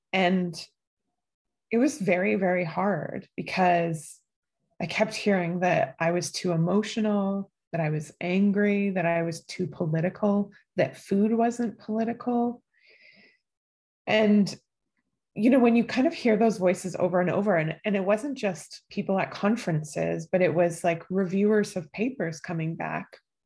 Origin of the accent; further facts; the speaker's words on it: Manitoba, Canada; now in Vancouver, Canada; I grew up in Treaty 1 territory and homeland of the Métis Nation. I am mixed ancestry. I come from a long line of fishermen. My Icelandic and Indigenous ancestors met fishing the waters of Lake Winnipeg.